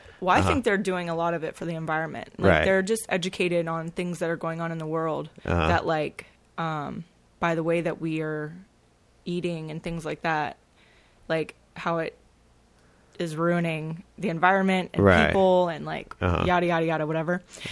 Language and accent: English; Texas, United States; I just feel, especially I'm from Texas, so corn fed on beef